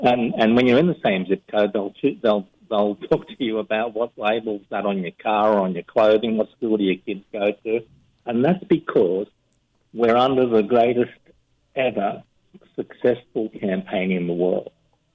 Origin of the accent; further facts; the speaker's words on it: Australia; And I'm from Australia. We're a very lucky country.